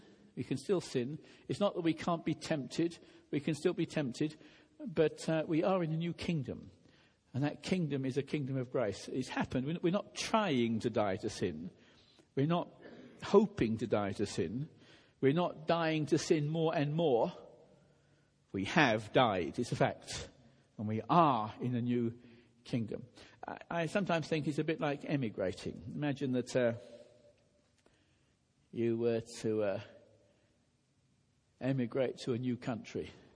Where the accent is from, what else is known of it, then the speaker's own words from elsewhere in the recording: Kenya; I'm a Kenyan. I can tell you, I'm not very good at Kikuyu. Not bad at Swahili. Kijaluo, can manage a few sentences.